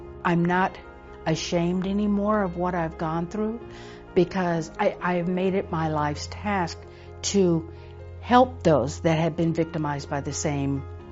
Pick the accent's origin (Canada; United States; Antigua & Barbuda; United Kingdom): United States; Texas; I was born and raised in Texas.